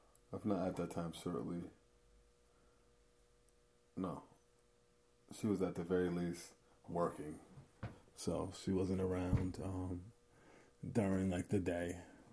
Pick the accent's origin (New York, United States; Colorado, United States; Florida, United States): New York, United States; Hudson; Growing up in Hudson, it was fun. And I really enjoyed my time growing up.